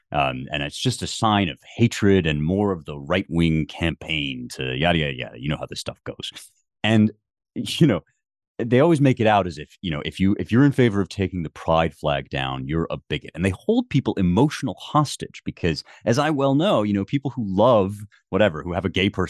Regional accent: United States; when it comes to politics, I am an American.

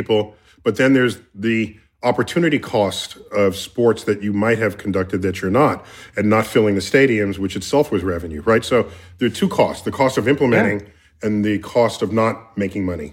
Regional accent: New York City, New York, United States; I grew up in the Bronx.

